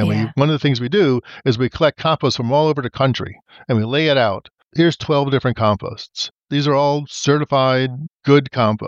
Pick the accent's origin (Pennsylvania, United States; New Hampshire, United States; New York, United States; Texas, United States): New York, United States; moved away as an adult; Yeah, I grew up in the Northeast, New York.